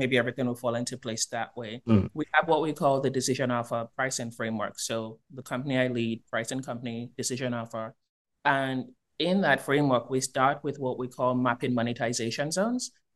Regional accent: New York, United States; I have lived all over the world, and I'm actually from New York is what I say, but been in Florida for a while now.

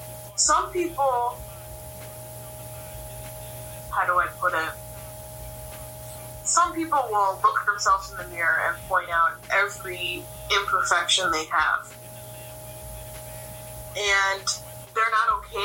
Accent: New York, United States; And we're like, no, we're from New York.

